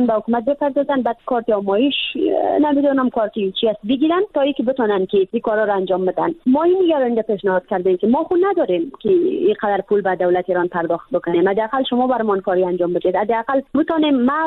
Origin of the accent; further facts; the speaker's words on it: Badakhshan, Afghanistan; گفتم از افغانستان. گفت از کجای افغانستان هستی؟ گفتم از بدخشان.